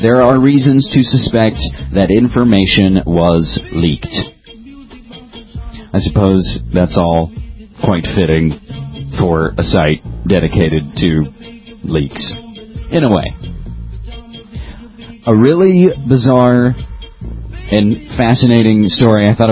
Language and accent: English; West Virginia, United States; the man from my home state of West Virginia